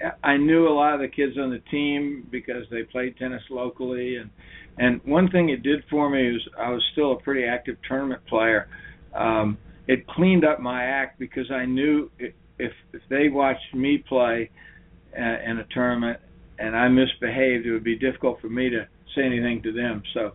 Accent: Richmond, Virginia, United States; I grew up in Richmond, Virginia

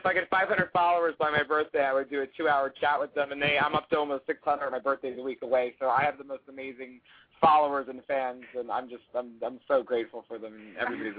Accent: Philadelphia, Pennsylvania, United States; because I'm from Philly, so I'd say Andrea

